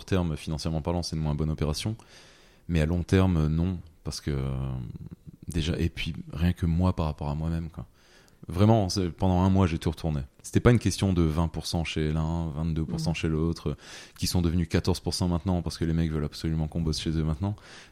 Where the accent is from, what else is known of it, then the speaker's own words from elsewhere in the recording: Hauts-de-France, France; j'ai toujours dit, moi, je suis pas ch'ti, je suis flamand.